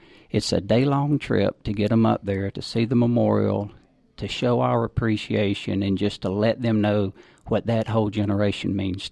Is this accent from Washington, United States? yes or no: no; Perry, Georgia, United States; I am from Perry, Georgia, originally.